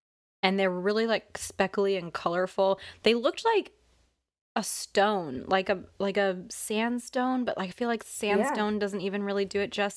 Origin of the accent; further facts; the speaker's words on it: West Coast, United States; I mean, first of all, I'm from the West Coast, and my entire professional career has been in cold water from either Washington, Oregon, or California